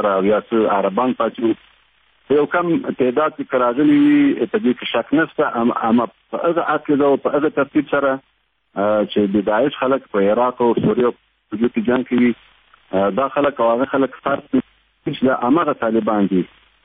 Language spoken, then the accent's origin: Pashto; Ghazni, Afghanistan; زه هم د غزنی سړی یم